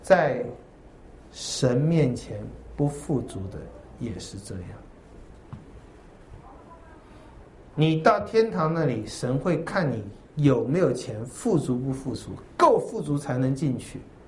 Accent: China; 他有我们中国人的忧患意识

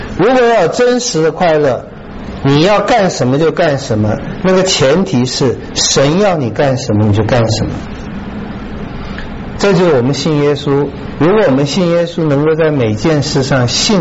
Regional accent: China; 就是我们中国人有很多的我的称法。

